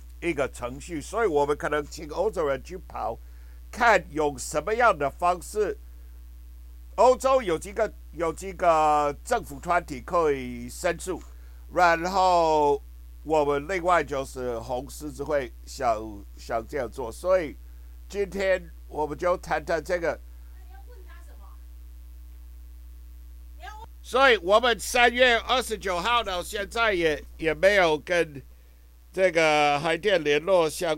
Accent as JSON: {"language": "Chinese", "country": "Taiwan", "said": "因为我认为我是台湾人，我不是中国人这样。"}